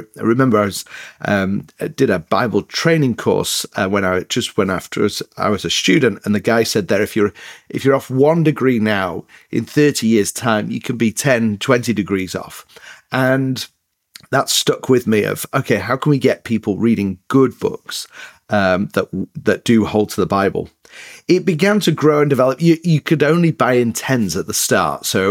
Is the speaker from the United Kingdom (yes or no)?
yes; the north of England, United Kingdom; accent: northern; moved away as an adult; now in United States; but then moved back to another place in the north of England. So my accent is a bit, well, it's northern, but it's a bit mixed up. But then we moved to the States just over 4 years ago, and I'm trying to keep my English accent.